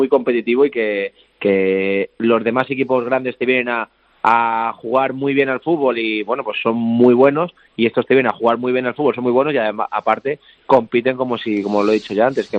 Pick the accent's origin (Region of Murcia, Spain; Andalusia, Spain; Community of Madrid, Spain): Community of Madrid, Spain; Parla; now in León, Spain; Yo madrileño, de Parla.